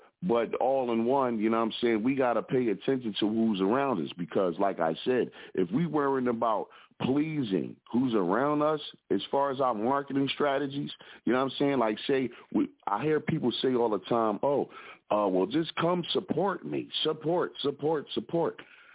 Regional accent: Philadelphia, Pennsylvania, United States; representing from the Broad Street Bully side of Philadelphia, where, unfortunately, as young men, we didn't get Mary Kay.

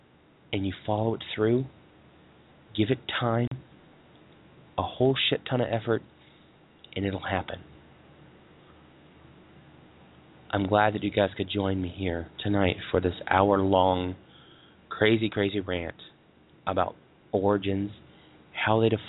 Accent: United States; The fact that I'm American makes it all the better.

